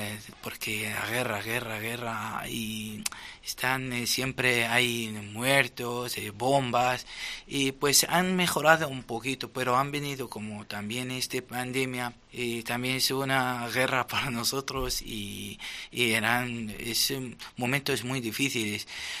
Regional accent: Qaraqosh, Nineveh, Iraq; Y es un sueño, claro, ese porque es el primer papa que va a Irak y además que va a mi ciudad, y porque ese Caracos es muy importante

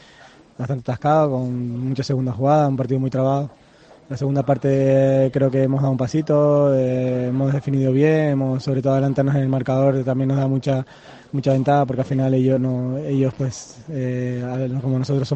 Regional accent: Santa Cruz de Tenerife, Canary Islands, Spain; Los dos somos chicharreros

